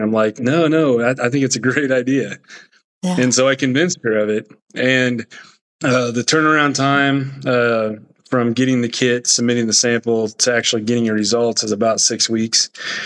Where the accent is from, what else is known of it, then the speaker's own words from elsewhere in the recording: Mattoon, Illinois, United States; So I'm born and raised in Mattoon. I got a wife and two boys. And like I said, I've lived in Mattoon my entire life.